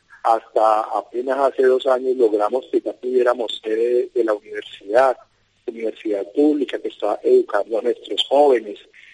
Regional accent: Valle del Cauca, Colombia; accent: paisa; Nosotros pertenecemos al Valle del Cauca, pero no tenemos un acento valluno, sino más un acento paisa.

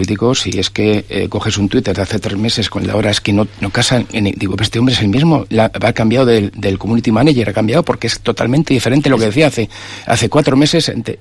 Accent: Spain; como español, es que yo me siento un poco...

